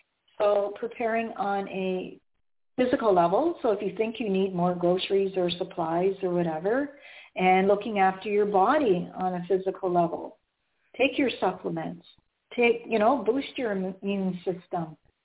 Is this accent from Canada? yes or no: yes; Canada; I'm Canadian too.